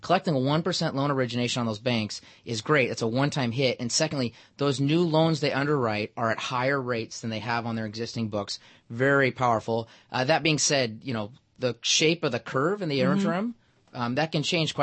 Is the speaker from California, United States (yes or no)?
no; Seattle, Washington, United States; For example, I'm from Seattle. We have a ridiculous residential real estate market